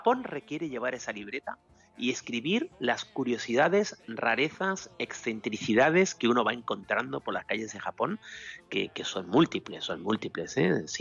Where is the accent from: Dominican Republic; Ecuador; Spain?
Spain; y yo como español adoro a México y a los mexicanos.